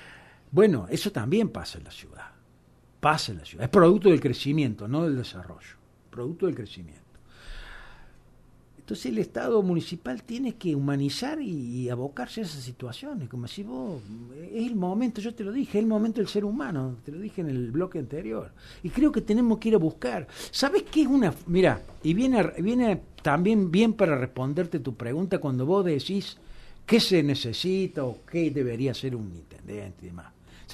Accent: Villa María, Córdoba, Argentina; born there; Yo que soy nacido acá en Villa María

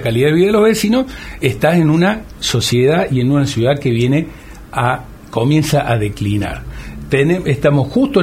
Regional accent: Villa María, Córdoba, Argentina; porque además venimos del interior, venimos de la Palestina, venimos de Villa María.

